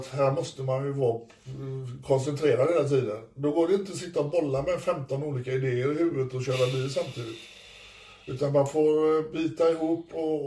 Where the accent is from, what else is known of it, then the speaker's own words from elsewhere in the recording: Sweden; jag är från Sverige.